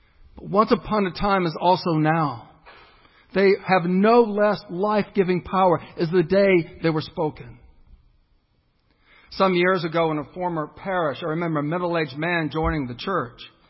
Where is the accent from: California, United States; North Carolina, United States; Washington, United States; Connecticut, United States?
North Carolina, United States; Morehead City; As a little boy, I grew up in St. Andrew's Episcopal Church in Morehead City, North Carolina.